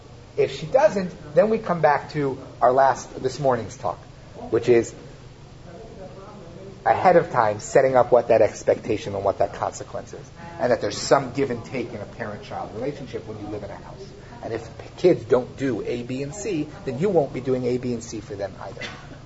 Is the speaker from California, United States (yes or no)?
yes; Los Angeles, California, United States; And I grew up in Los Angeles. We all drove, right?